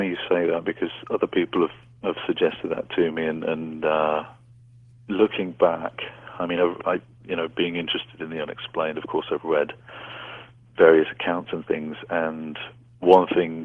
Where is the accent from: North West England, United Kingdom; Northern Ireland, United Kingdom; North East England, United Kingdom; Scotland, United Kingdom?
North West England, United Kingdom; Well, I grew up in Cheshire in England, on the edge of a big forest, in a little town called Murdershaw.